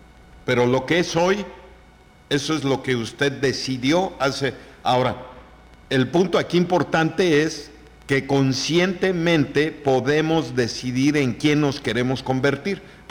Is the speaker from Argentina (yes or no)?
no; Mexico; ¿A los mexicanos? ¿Por qué somos los mexicanos?